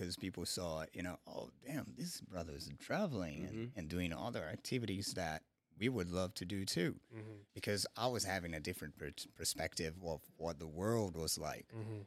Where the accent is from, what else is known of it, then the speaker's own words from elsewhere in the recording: Rio de Janeiro, Brazil; So growing up in City of God, of course, we had a lot of challenges with the neighborhood because, you know, there was a lot of crime and stuff.